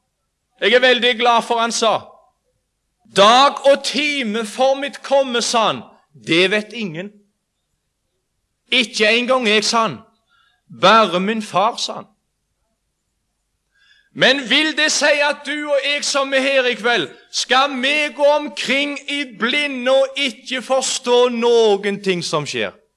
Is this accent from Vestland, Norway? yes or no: no; Jørpeland, Rogaland, Norway; Jeg er vokst opp hjemme, som du også sikkert er, men hjemme på Jørpeland.